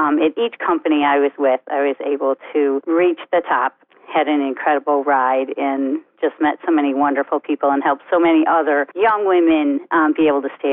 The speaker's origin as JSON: {"language": "English", "town": "Buffalo", "region": "New York", "country": "United States", "moved": "as an adult", "lives_now": "Indianapolis, United States", "said": "I am originally from Buffalo, New York. I married my childhood sweetheart, whom you know … And we were transplanted from the East Coast to Indianapolis, Indiana in 1982"}